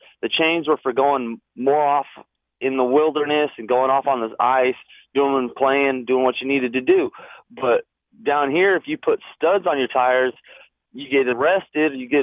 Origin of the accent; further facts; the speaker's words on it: Alaska, United States; I was born and raised in Alaska, and Southerners do not know how to drive in any amount of snow or ice.